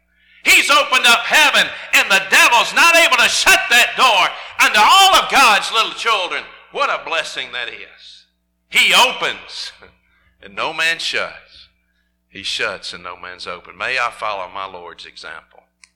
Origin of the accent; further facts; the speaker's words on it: Oxford, Mississippi, United States; I was trying to stay in Oxford. I didn't want to leave my hometown.